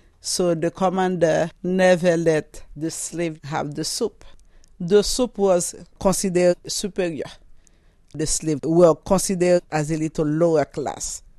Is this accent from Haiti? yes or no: yes; Haiti; I'm from Haiti.